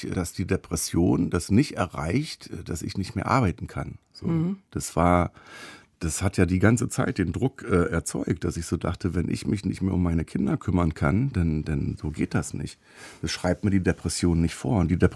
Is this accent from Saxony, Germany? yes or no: no; Berlin, Germany; In Neukölln geboren, im Wedding aufgewachsen und dann, muss ich dazu sagen, bin ich in Berlin bestimmt 25 Mal umgezogen. Aber also, das, was hängen bleibt, ist der Neuköllner